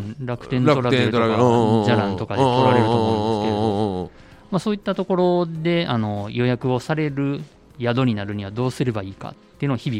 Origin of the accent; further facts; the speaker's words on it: Kobe, Hyogo, Japan; まあ、僕神戸出身なんで、